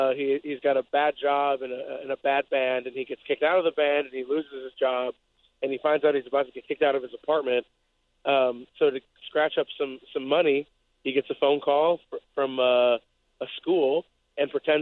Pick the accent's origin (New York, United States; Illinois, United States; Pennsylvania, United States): Illinois, United States; Glen Ellyn; I am, through and through. I grew up out in Glen Ellyn, Illinois